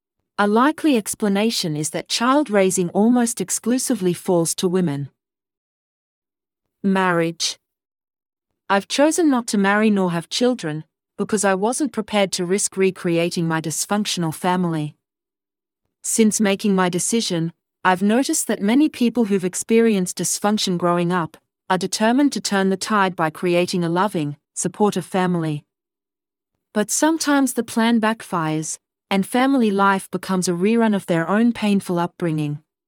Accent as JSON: {"language": "English", "town": "Sydney", "region": "New South Wales", "country": "Australia", "tie": "born there", "said": "I was born in Sydney at the end of 1948."}